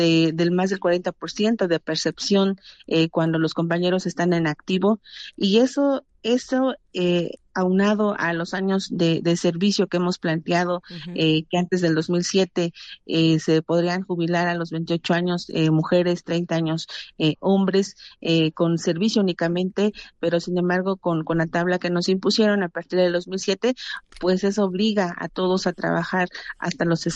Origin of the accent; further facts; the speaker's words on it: Oaxaca, Mexico; De la ciudad, del estado de Oaxaca, de la Sierra Mija específicamente.